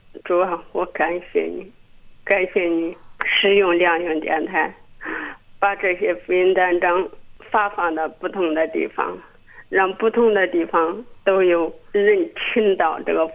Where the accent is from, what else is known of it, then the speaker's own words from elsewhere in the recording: Henan, China; 我是河南的